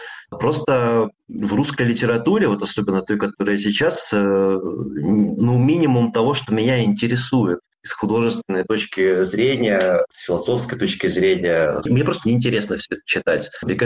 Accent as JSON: {"language": "Russian", "town": "Rostov-on-Don", "region": "Rostov Oblast", "country": "Russia", "tie": "born or raised there", "also_born_or_lived": "Moscow / Saint Petersburg"}